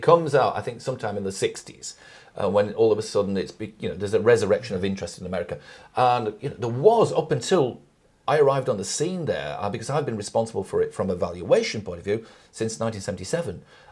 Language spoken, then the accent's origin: English; Nelson, North West England, United Kingdom; growing up in Nelson, nearby is the town of Accrington. Accrington fits strategically between Burnley and Blackburn.